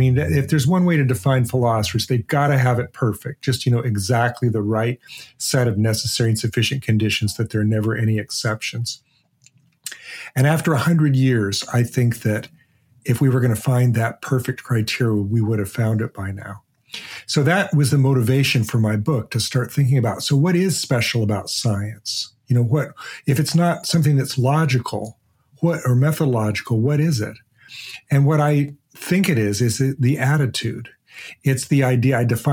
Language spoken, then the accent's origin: English; Portland, Oregon, United States; I grew up in Portland, Oregon.